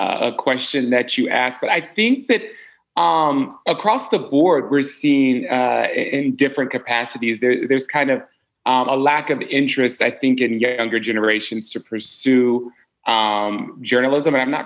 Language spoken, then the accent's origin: English; Columbus, Indiana, United States; When I was growing up in Columbus, Indiana, which is just south of Indianapolis